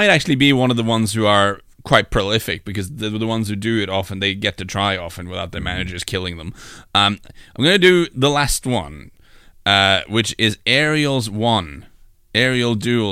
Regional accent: Rogaland, Norway; English is a second language; One of the best strikers in the world is a kid from my hometown.

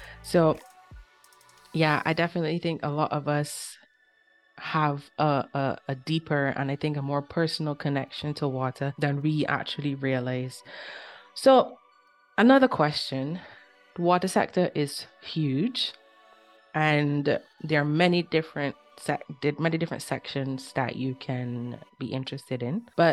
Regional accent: Barbados; I'm from Barbados

